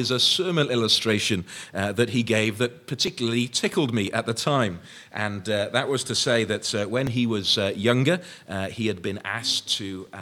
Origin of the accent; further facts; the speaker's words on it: Wrexham, Wales, United Kingdom; When I was growing up in Wrexham